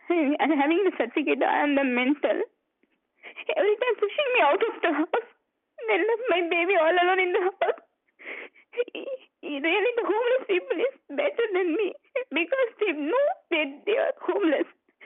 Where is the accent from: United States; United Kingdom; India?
India; I'm from India